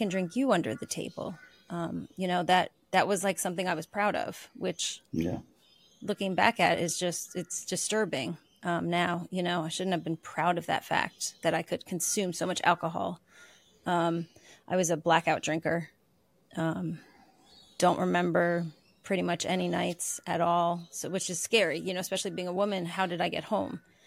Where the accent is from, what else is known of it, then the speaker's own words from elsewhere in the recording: New York, United States; I'm from New York. I'm based in New York. I was born and raised